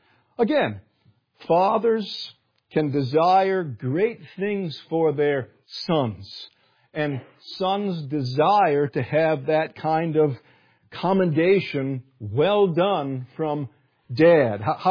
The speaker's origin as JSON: {"language": "English", "region": "Michigan", "country": "United States", "said": "I'm from Michigan"}